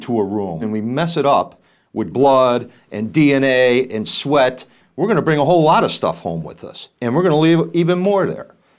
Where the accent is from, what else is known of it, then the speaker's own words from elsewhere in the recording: Chicago, Illinois, United States; Christine … I'm from Chicago.